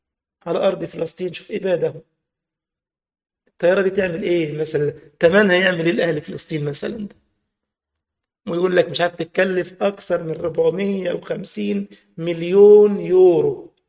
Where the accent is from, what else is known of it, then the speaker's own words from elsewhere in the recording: Egypt; هو عندنا في مصر الفطور بتاع الصباح